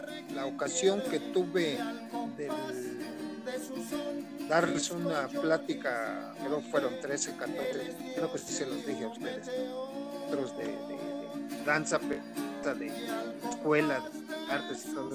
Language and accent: Spanish; Mexico; ya no nos quiere interesar tanto el historial de dónde venimos nosotros como mexicanos